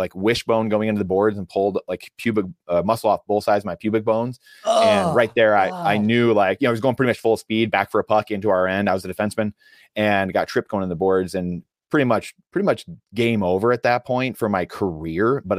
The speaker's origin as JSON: {"language": "English", "region": "Michigan", "country": "United States", "tie": "born or raised there", "also_born_or_lived": "Canada", "said": "I grew up in Michigan, spent a lot of my life in Canada."}